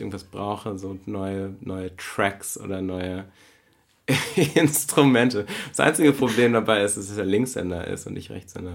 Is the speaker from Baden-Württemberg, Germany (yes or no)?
no; North Rhine-Westphalia, Germany; Nee, wir sind im Münsterland aufgewachsen.